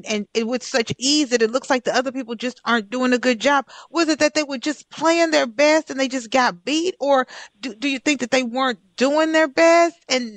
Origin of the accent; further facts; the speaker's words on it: Houston, Texas, United States; The Twins are in Houston, my hometown.